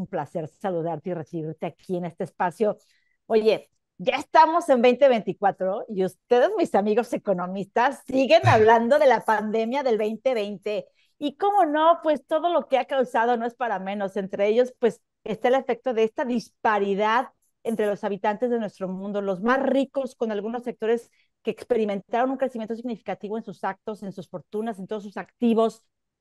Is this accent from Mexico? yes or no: yes; Mexico; now in Barcelona, Spain; soy una empresaria de origen mexicano que hoy los saludo desde Barcelona.